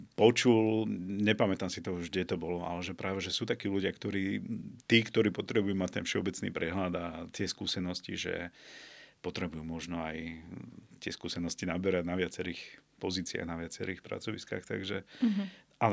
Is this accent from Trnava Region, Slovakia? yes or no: yes; Piešťany, Trnava Region, Slovakia; keďže som z Piešťan, tak veľa tých kamošov samozrejme mám ešte zo základky